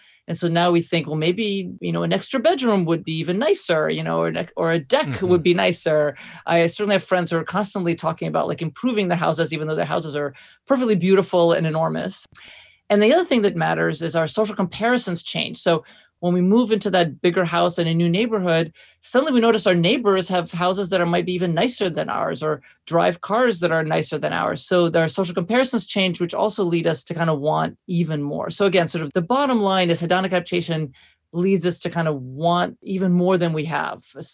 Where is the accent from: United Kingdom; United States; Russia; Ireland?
Russia; I remember actually I grew up in Russia where we had to wash our clothes by hand.